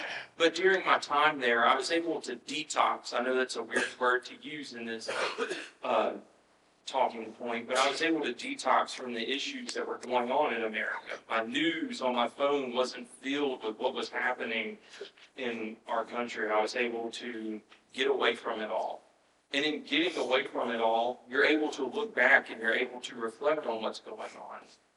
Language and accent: English; United States; now in Japan; And as an American in Japan, I will say that there is still racism alive and well in Japan.